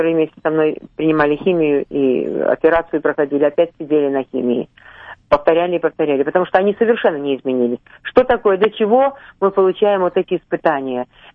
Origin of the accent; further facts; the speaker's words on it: Russia; они не верили, что я из России.